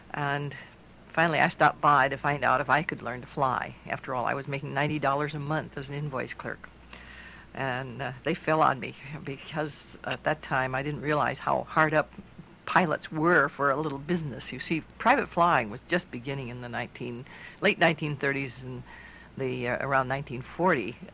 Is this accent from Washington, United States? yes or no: yes; Arlington, Washington, United States; Well, I was born in Arlington, Washington, in the most beautiful county in Washington State, Snohomish County. It's about 50 miles or a little better north of Seattle. It's right in the foothills of the Cascades, and I lived there until I was about 13